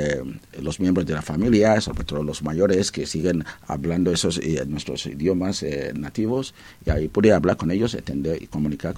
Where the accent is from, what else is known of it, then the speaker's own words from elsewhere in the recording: Warri, Delta, Nigeria; born there; Spanish is a second language; Sí, nací en Warri, uh-huh. En Nigeria, y bueno, está muy cerca de Benin City, aunque hay... mis padres son de Benin City, y todavía mis padres trabajaban en Warri, entonces... por accidente y nací ahí